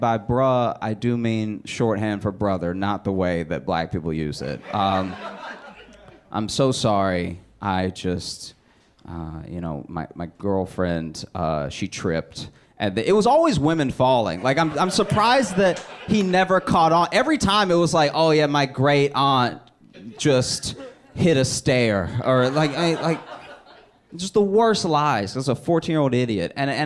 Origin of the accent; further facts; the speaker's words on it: Alexandria, Louisiana, United States; And I grew up in Alexandria, Louisiana, which if you've never been there, don't know what it is, you're doing fine.